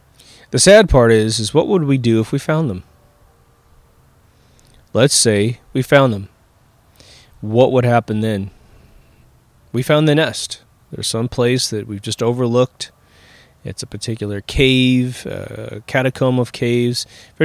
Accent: Kansas, United States; I'm always talking about how I come from Kansas.

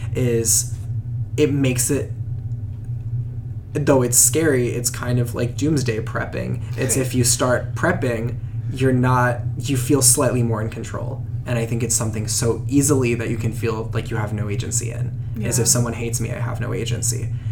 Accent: Louisville, Kentucky, United States; But for sure, growing up in Louisville, Kentucky, which is predominantly, I think the dynamics of the city have changed a lot since I was younger.

